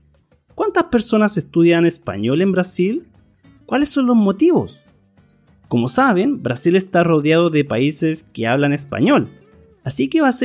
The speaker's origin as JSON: {"language": "Spanish", "country": "Chile", "said": "soy de Chile, Sudamérica"}